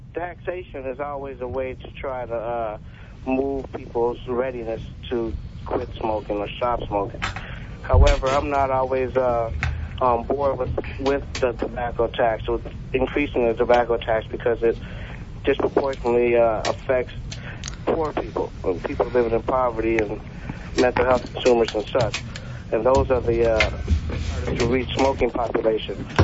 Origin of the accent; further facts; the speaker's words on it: Chicago, Illinois, United States; also born or lived in Halifax, Canada; Well, I'm actually from Halifax originally, but I moved away as a youngster. Spent the last 30 years in the U.S. I grew up in Chicago.